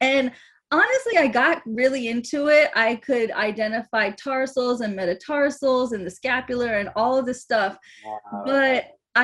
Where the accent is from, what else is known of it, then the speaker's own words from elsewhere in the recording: North Carolina, United States; also born or lived in Michigan; I was born in Michigan. I was raised in North Carolina.